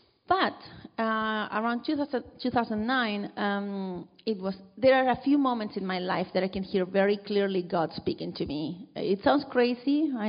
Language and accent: English; Chile; moved away as an adult; So yeah, I came from Chile in 2005 in a very privileged position. I came as a student with a student visa.